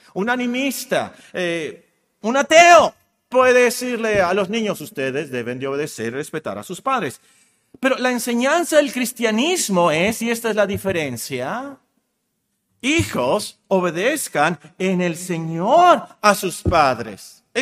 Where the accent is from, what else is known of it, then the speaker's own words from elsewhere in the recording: Mexico; Yo no soy japonés, soy mexicano.